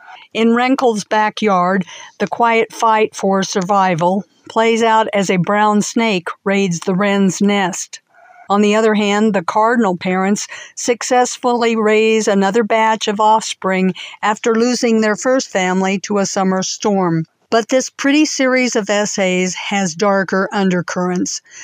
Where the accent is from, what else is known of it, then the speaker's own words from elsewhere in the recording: Kansas, United States; from Yucca Corners Farm in Stanton County, Kansas.